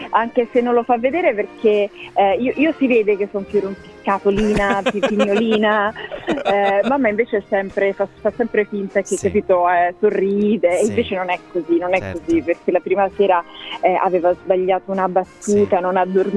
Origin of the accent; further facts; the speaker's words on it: Milan, Lombardy, Italy; io sono molto piemontese come anche modo di stare. Mi sento piemontese, però insomma sono cresciuta a Milano